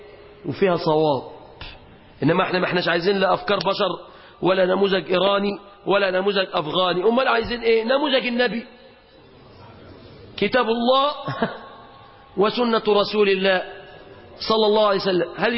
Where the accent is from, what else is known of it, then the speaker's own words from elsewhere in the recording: Mansoura, Dakahlia, Egypt; احنا عندنا في المنصورة الأخ بيته جنب كنيسة